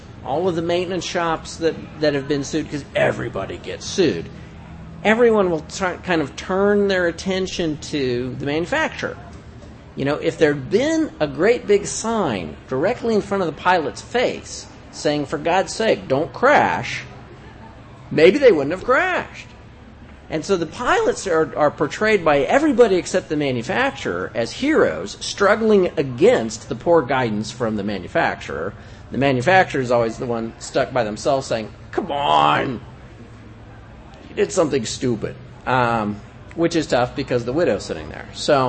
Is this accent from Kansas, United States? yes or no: yes; Kansas, United States; I'm also from Kansas, so give me a break.